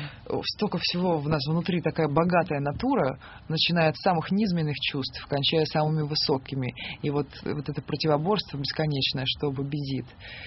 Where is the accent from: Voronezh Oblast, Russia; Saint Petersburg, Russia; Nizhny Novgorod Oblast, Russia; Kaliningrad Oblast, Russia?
Saint Petersburg, Russia; now in Moscow, Russia; очень люблю Москву, я уже приняла этот город, здесь моя семья, здесь теперь мой дом тоже. Но по духу я, конечно, петербурженка, с этим ничего не сделать.